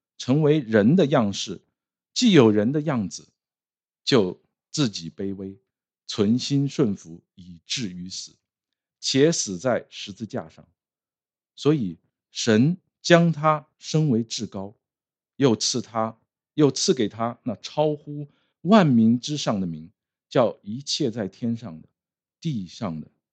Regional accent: Jingzhou, Hubei, China; 我们从我们的老家荆州一直开到武汉，大概有300多公里的路程。

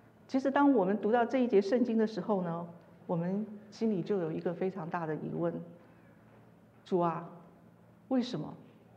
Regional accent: Taiwan; 我想因为我是从台湾来的，所以我想我对台湾的状况是比较了解的

